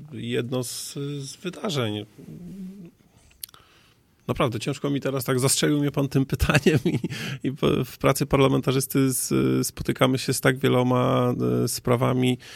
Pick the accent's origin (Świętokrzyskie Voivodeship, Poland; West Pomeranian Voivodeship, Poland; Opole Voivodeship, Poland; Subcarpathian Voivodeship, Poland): Subcarpathian Voivodeship, Poland; Przemyśl; z punktu widzenia przemyślanina, takiego z krwi i kości od urodzenia, bo tam się urodziłem, tam się wychowałem i tam mimo wszystko wróciłem.